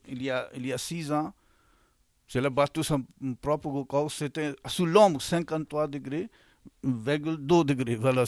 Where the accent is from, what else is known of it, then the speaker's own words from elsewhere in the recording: Lahore, Punjab, Pakistan; French is a second language; moved away as an adult; now in France; je viens du Pakistan. Je suis né dans les années 40 à Lahore, qui est la capitale du Punjab.